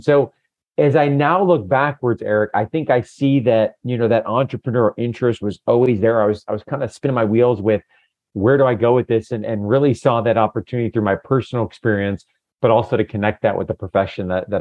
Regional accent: Buffalo, New York, United States; My grandfather started a nursery farm where I grew up in Buffalo, New York.

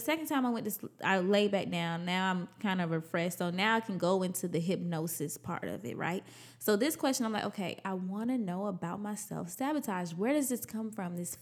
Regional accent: Atlanta, Georgia, United States; I was standing outside of the house that I grew up in Atlanta.

